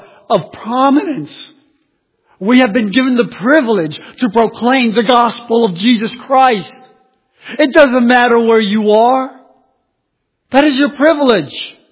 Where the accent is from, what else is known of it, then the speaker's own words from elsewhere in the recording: Bronx, New York, United States; Puerto Rican kid from the Bronx, and I am an ambassador of the King of Kings and the Lord of Lords. I grew up on welfare in the Bronx